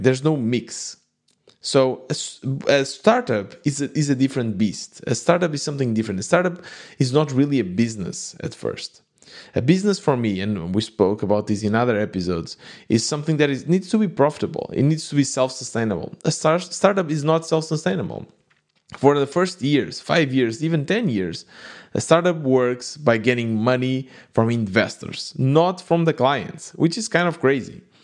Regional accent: Portugal; English is a second language; I am from Portugal, but I knew, okay, we need to find somewhere else because in Portugal, we couldn't find companies like those back then.

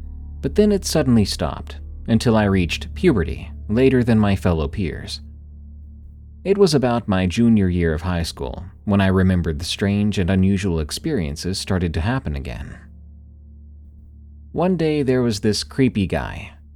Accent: Florida, United States; There's a church in my hometown in the panhandle of Florida, which happened to be the first place I entered when I came home from the hospital after 3 days old.

